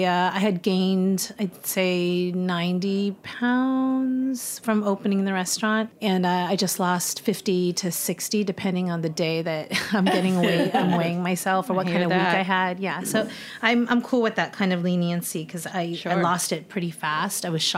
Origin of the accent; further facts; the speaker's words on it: San Diego, California, United States; I'm from Cali, yeah. I grew up in San Diego, and then I went to college at the University of San Francisco.